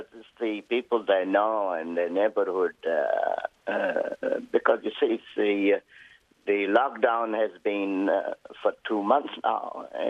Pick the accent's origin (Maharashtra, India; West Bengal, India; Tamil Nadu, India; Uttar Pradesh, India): Uttar Pradesh, India; Amroha; I come from Amroha, which is 120 kilometers from New Delhi.